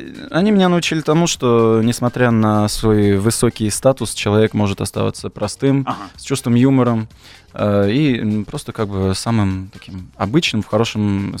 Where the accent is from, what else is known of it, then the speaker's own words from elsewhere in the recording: France; Russian is a second language; просто я родился во Франции, прожил там всю жизнь, и это мой родной язык.